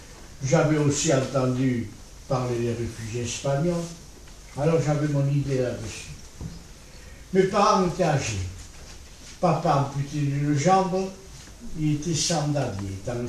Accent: Bègles, Nouvelle-Aquitaine, France; born there; Je suis né en 22 à Bègles. Je suis fils d'étranger.

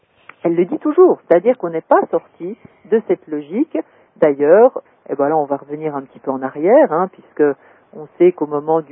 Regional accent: Bourgogne-Franche-Comté, France; moi je suis originaire du Jura

